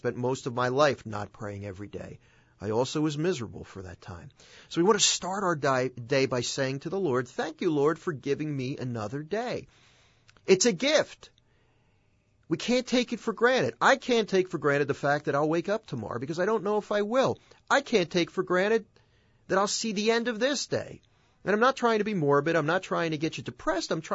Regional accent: Philadelphia, Pennsylvania, United States; when I grew up in Northeast Philly in the Busselton area, and my mother was a big collector

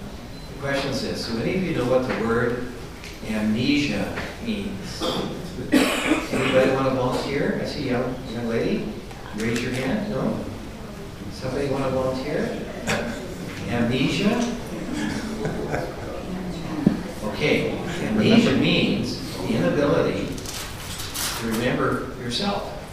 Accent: Kansas, United States; I got to know the Redemptors in my hometown in Kansas that came to give parish missions.

